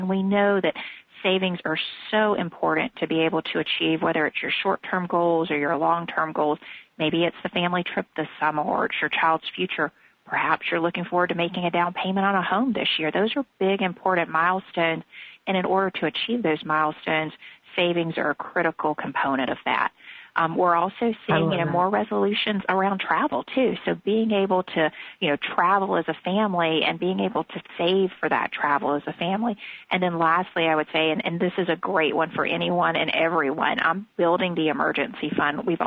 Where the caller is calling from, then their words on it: Charlotte, North Carolina, United States; Charlotte, North Carolina.